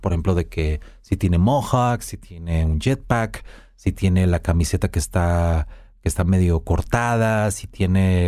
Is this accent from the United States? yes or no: no; Mexico; pues porque soy mexicano y le trato de meter ahí la jiribilla